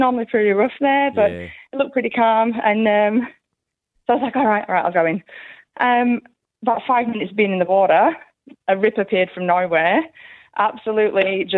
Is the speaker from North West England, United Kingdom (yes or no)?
no; Huddersfield, Yorkshire and the Humber, United Kingdom; I'm actually from Huddersfield in West Yorkshire, from the UK.